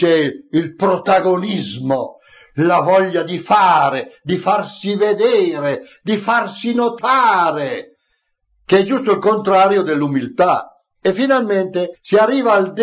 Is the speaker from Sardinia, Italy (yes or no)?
yes; Sardinia, Italy; Io mi ricordo, quando ero ragazzino in Sardegna, nelle campagne di Abbasanta, di Macomer, in altre campagne